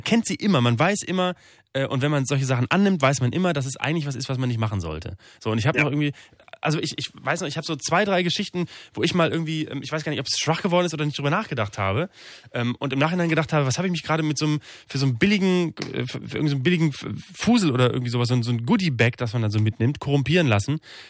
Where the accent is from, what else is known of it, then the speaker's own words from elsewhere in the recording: Bremen, Germany; Ich bin aus Bremen. Ich bin aus Bremen. Tut mir leid, ich bin nicht aus Hamburg.